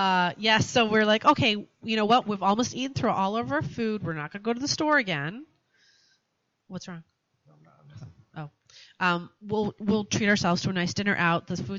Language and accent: English; Canada; we're like, yeah, we're Canadian. This is good.